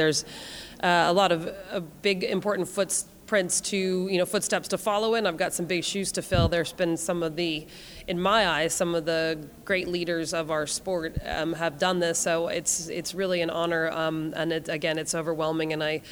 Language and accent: English; Manchester, Massachusetts, United States; Well, I started riding in, I grew up in Manchester, Massachusetts